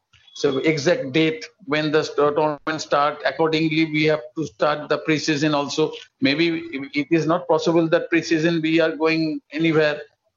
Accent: India; As an Indian, we should be proud of him.

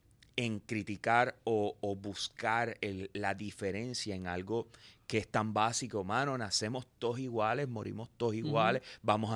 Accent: Puerto Rico; Yo soy sato, yo soy boricua.

